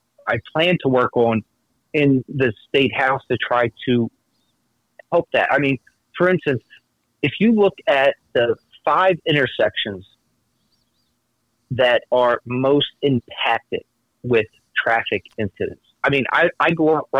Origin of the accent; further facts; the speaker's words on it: Philadelphia, Pennsylvania, United States; I was born in South Philadelphia. I grew up in Northeast Philadelphia. Like, I was moved. We moved when I was younger